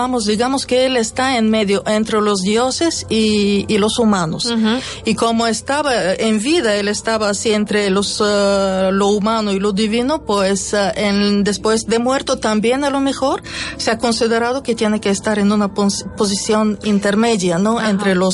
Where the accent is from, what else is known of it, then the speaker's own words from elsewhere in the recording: Bulgaria; now in Spain; yo vuelvo a Bulgaria y voy a ver esto porque está al lado de mi casa prácticamente.